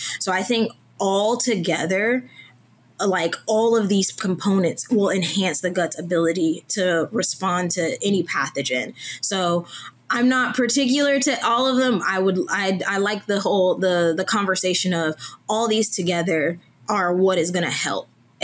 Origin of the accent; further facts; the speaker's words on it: Georgia, United States; What I mean by that is I'm from Georgia. It's hot here.